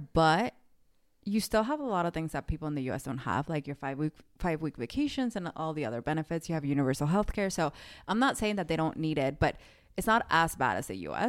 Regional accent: United States; So I'm like, don't tell me that I am loud because I'm American.

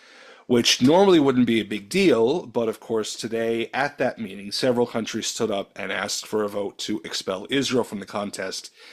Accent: Canada; I mean, again, being Canadian, I'm not involved. This doesn't affect my broadcast or my country.

